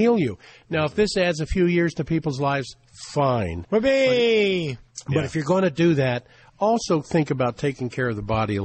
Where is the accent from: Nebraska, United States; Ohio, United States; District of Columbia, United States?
District of Columbia, United States; Washington; I grew up in the Washington, D.C. area. You bet I had one.